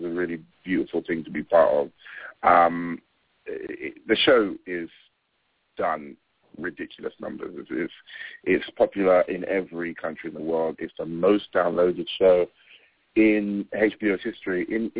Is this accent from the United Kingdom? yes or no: yes; United Kingdom; I'm British born. I grew up in Britain, but my parents are Nigerian and they're Igbo.